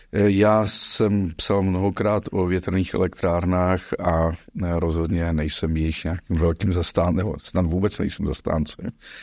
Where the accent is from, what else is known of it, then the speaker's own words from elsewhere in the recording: Sokolov, Karlovy Vary Region, Czechia; jsi stejný rodák ze Sokolova jako já, tedy Karlovarský kraj